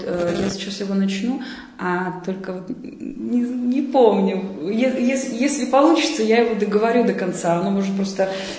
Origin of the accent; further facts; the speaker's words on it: Bogdanovich, Sverdlovsk Oblast, Russia; Авторская редакция была в городе Богданович, собственно, откуда я родом.